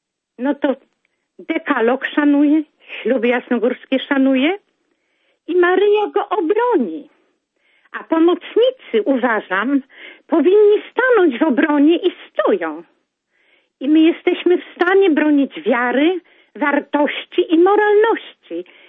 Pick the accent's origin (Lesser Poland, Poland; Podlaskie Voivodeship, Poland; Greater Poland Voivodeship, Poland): Greater Poland Voivodeship, Poland; Poznań; born there; Bo ja urodziłam się w Poznaniu